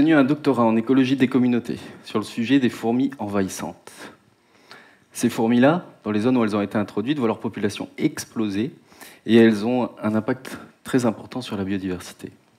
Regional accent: New Caledonia; Et comme mon nom ne l'indique pas, je suis né et j'habite en Nouvelle-Calédonie.

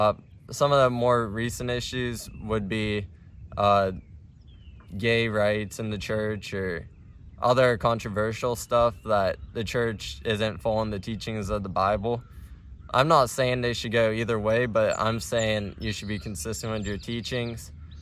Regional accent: Ohio, United States; I'm 18. I'm from Ohio, and I am a Muslim.

